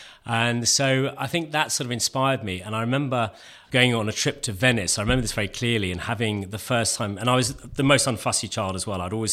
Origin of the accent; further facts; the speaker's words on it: Hampton Court, London, United Kingdom; I grew up in Hampton Court